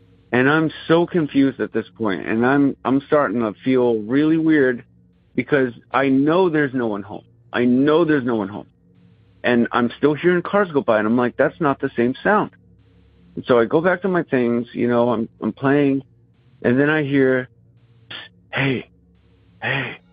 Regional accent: Peekskill, New York, United States; I come from Peekskill, New York. You know, I lived in this house when we were kids

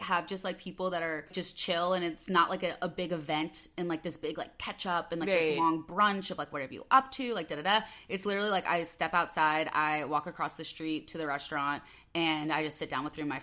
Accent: Midwest, United States; accent: Midwest; I would have like one drink, and then like my Midwest accent would come back out.

